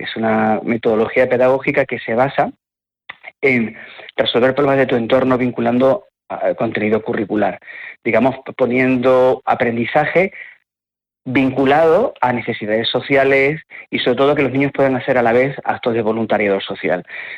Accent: Cáceres, Extremadura, Spain; Yo soy de Extremadura, soy de Cáceres, no soy de esta zona

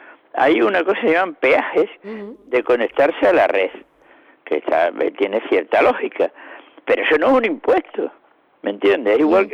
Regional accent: Higuera de Rey, Andalusia, Spain; Me los encuentro por aquí, por Mairena o en mi pueblo, en Higuera de Rey

